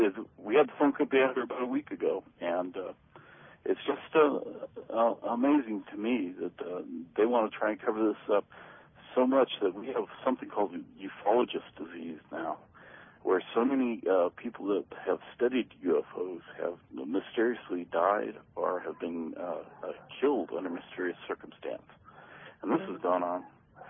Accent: Oklahoma, United States; And I'm investigating a case right here in my hometown here in Oklahoma

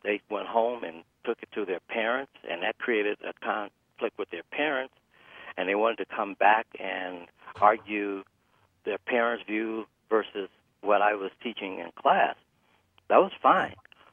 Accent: Detroit, Michigan, United States; 5 years old, I'm born and raised in Detroit, the Midwest.

